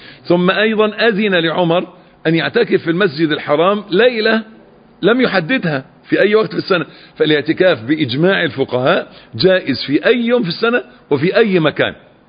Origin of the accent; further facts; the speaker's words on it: Egypt; وإذا الكلام ده بقى مشهور عندنا في مصر